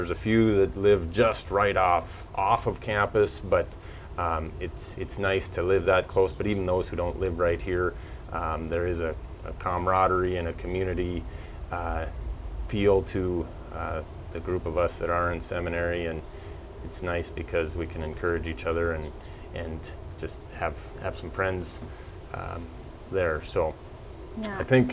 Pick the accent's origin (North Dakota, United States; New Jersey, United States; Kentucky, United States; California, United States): North Dakota, United States; Beulah; Grew up in Western North Dakota. I grew up in Beulah and was a banker for 13 years.